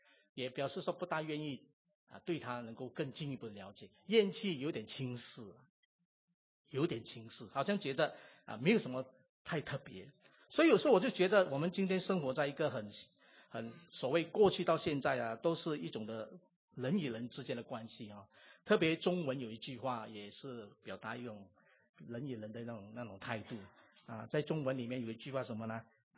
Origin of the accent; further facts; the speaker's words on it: Malaysia; 特别我们有时候住在马来西亚，我是在马来西亚长大，还有一种甘榜的精神哦。